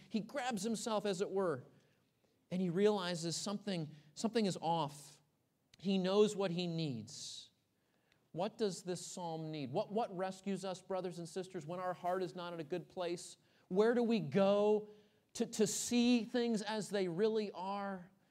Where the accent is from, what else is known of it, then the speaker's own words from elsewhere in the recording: Texas, United States; You know, I'm from Texas. There's no hills. There's no mountains.